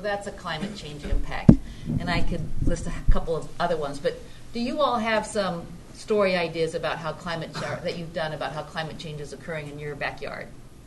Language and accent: English; Nebraska, United States; I'm from Nebraska, and in Iowa, it rains so much in the spring that farmers have a hard time planting.